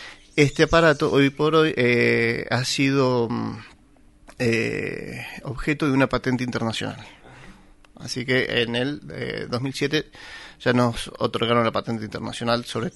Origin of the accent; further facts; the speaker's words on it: Jovita, Córdoba, Argentina; also born or lived in Mendoza; now in San Luis, Argentina; Yo nací en Mendoza, desde chico me fui a vivir a Córdoba por razones familiares y desde allá, desde un pueblo de Córdoba, Jovita, me vine a vivir acá a estudiar y bueno, me radiqué acá.